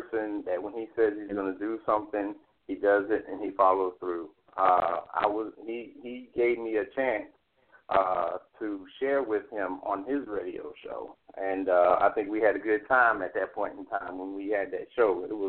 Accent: Fayetteville, North Carolina, United States; Okay, so I am originally from Fayetteville.

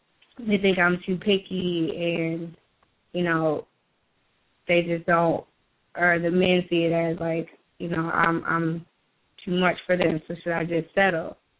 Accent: Midwest, United States; now in Milwaukee, United States; I am from the Midwest. Right now I'm in Milwaukee.

